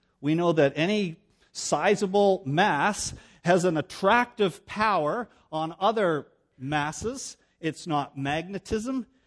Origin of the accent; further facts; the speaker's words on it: Canada; I am Canadian, and it's late in March